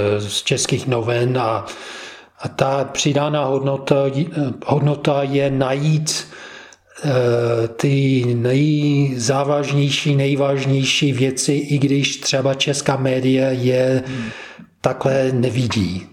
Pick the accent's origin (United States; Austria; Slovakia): United States; No, já jsem jenom Američan, mám jenom americký pas.